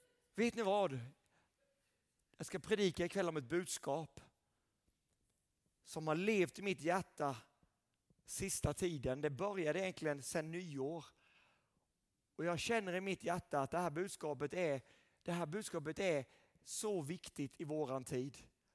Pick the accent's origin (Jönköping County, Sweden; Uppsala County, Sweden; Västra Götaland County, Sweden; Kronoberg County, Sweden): Jönköping County, Sweden; Sävsjö; Jag brukar skoja, jag är en enkel smålänning. Min pappa, han var en bondpojk. Min mamma var en bondflicka. Jag kommer från en liten plats, minsta stan i hela Sverige, Sävsjö.